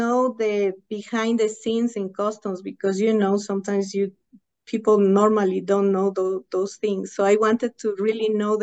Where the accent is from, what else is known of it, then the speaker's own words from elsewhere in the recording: Ecuador; now in United States; I'm here, I'm living here in the US, but mm-hmm. I am from Ecuador, South America.